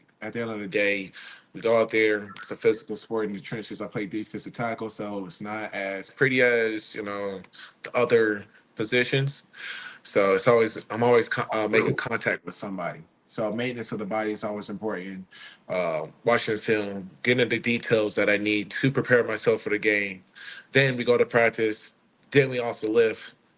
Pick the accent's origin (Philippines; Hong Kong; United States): United States; Kansas City, Missouri; Especially, I'm from Kansas City, Missouri, so I always like the rivalry between Kansas City and the St. Louis Rams.